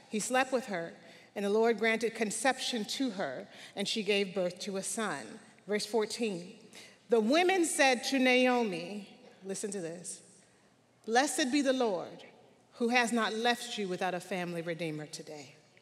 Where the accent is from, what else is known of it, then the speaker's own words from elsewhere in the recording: San Diego, California, United States; also born or lived in Los Angeles; now in North Carolina, United States; I was born and raised in San Diego. We just moved to North Carolina probably about 6 weeks ago.